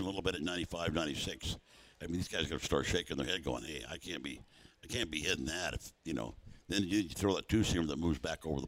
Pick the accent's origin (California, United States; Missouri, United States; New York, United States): California, United States; I grew up already in Orange County.